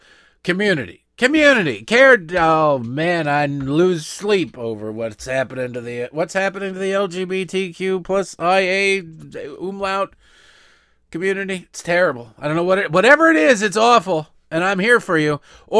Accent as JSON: {"language": "English", "country": "Canada", "said": "I pledge you this as a Canadian, and I give you my word as a Canadian"}